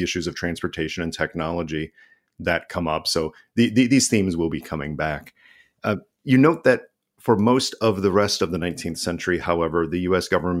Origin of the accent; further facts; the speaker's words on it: United States; at least for me as an American, it mm-hmm. never occurred to me that there wasn't the American Red Cross